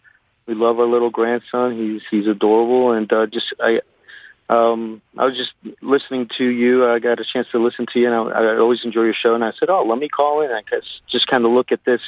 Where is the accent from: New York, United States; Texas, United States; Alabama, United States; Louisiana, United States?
New York, United States; now in South Florida, United States; Me being Hispanic, living in South Florida, you know, I feel comfortable. You know, I grew up in the States and born in New York, and so I've lived here most of my life, but.